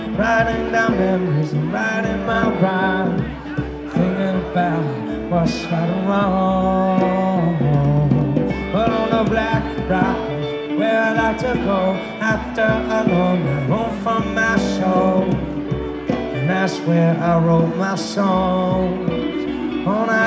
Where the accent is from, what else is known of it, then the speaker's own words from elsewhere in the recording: Rockville, Maryland, United States; We come from Rockville, Maryland.